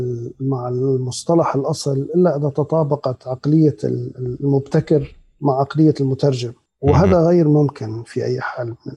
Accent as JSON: {"language": "Arabic", "country": "Syria", "said": "أحد المسائل بتقديري اللي اكتشفناها نحن كسوريين لم نفهم ذاتنا بشكل جيد حتى"}